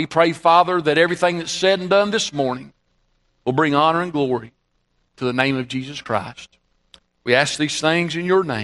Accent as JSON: {"language": "English", "country": "United States", "said": "You know, as an American, it angers me."}